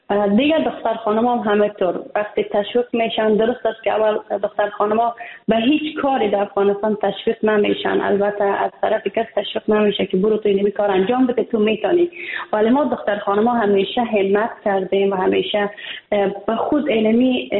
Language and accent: Persian; Afghanistan; من پاشتان پیستان و از افغانستان برم آمدم، ولی با مطابقات خود یا به برنامه خود برگشتم پس دوباره به افغانستان، چون من افغانستان زیاد دوست داشتم.